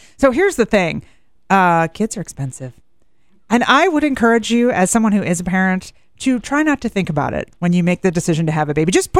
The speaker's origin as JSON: {"language": "English", "town": "Philadelphia", "region": "Pennsylvania", "country": "United States", "tie": "born or raised there", "said": "then my hometown of Philly, self-plug"}